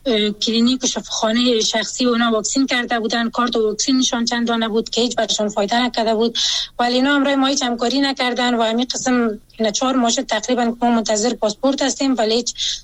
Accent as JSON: {"language": "Persian", "country": "Afghanistan", "said": "خودم یک شهروند هستم، از افغانستان هستم"}